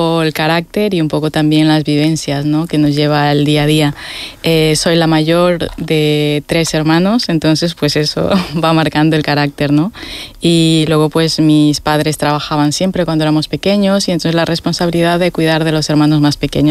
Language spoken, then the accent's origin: Spanish; Guayaquil, Guayas, Ecuador; born there; moved away; Yo nací en Guayaquil, y cuando nació mi hermana 2 años más tarde, mis padres se desplazaron al pueblo de origen de mi padre, que es una zona del litoral ecuatoriano.